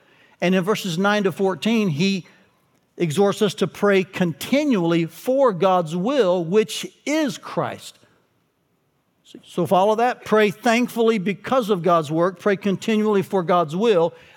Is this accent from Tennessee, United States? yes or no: yes; Chattanooga, Tennessee, United States; I grew up in Chattanooga, Tennessee, a place with the beautiful mountains.